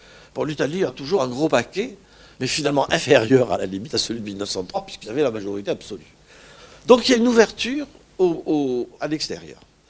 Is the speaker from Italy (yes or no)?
no; France; que je vous livre en tant que Français